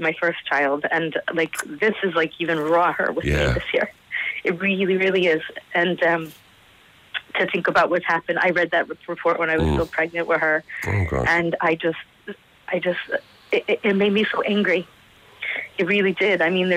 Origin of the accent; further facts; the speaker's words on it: Southbury, Connecticut, United States; Yeah, not exactly Sandy Hook. We're from Southbury, which is just over the bridge.